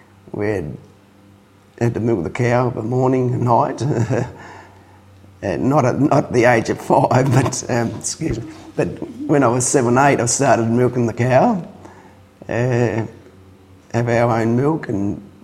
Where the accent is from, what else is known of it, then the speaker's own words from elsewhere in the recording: South Australia, Australia; I was born in South Australia at Frogmore Road, Fendon. But the hospital was at Torrensville, 17th of August 1940